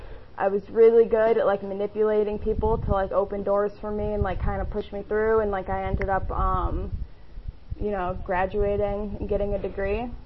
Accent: Buffalo, New York, United States; born there; I was born in Buffalo, New York. You know, growing up, like I always felt not good enough.

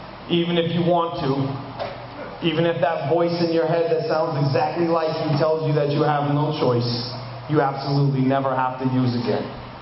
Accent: Greenbelt, Maryland, United States; also born or lived in Washington, D.C.; I'm from Greenbelt, Maryland. It's this little shithole right outside of Washington, D.C., right inside the Capitol Beltway.

